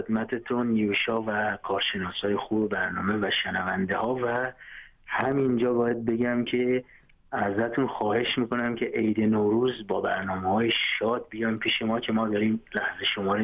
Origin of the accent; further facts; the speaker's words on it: Iran; first language Turkish; Persian is a second language; مثلا من خودم تو شهرستان به زبان ترکی صحبت میکردیم، ترکی محلی